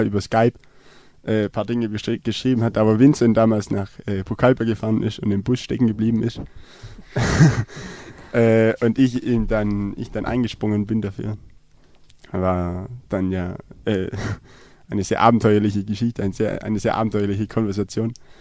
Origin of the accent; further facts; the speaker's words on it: Merklingen, Baden-Württemberg, Germany; aus meinem Heimatdorf, aus Merklingen bei Walderstadt im Kreise Böblingen